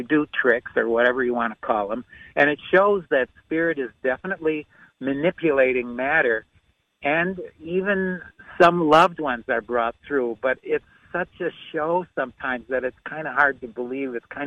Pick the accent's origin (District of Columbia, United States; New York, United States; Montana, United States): New York, United States; I grew up near Lilydale, and when I was in high school, I got a reading which made me want to study this more